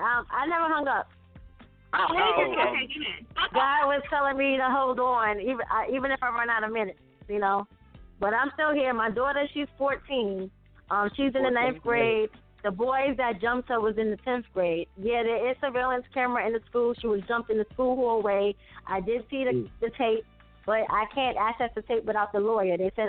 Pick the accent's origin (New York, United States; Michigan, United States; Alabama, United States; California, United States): New York, United States; Brooklyn; now in Mount Vernon, United States; I live in Mount Vernon, and I'm from Brooklyn.